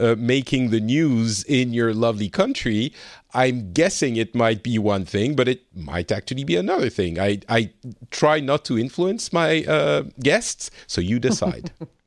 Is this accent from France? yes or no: yes; France; now in Finland; So I'm originally from France. I'm currently in Finland